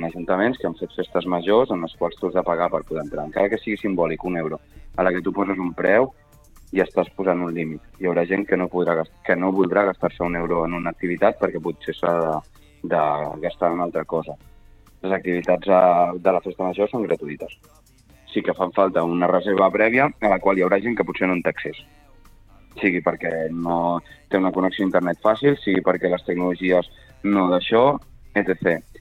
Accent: Sabadell, Catalonia, Spain; som de Sabadell, des del centre de la Creu Alta hi ha un altre Sabadell molt diferent.

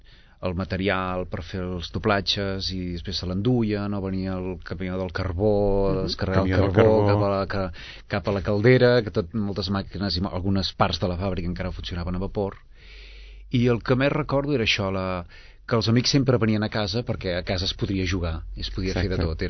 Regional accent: Sabadell, Catalonia, Spain; born there; Vaig néixer a Sabadell.

